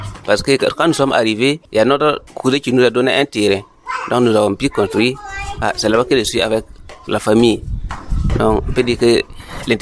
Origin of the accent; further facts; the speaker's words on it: Burkina Faso; now in Kaya, Burkina Faso; Et je viens d'Abinda. Je suis à Kaya ici à cause de l'insécurité.